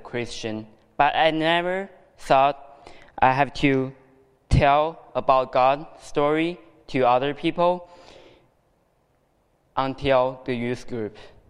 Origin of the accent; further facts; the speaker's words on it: Japan; English is a second language; I came from Japan, if you know about Japan.